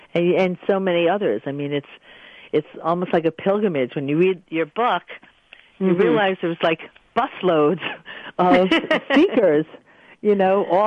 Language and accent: English; Long Island, New York, United States; I was brought up on Long Island in a Jewish family that also Judaism was more about family and bringing people together and celebrating holidays than really the religious aspect of it.